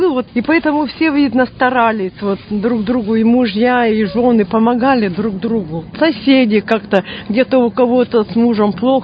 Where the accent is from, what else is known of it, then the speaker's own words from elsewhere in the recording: Far East, Russia; Я приехала с Дальнего Востока.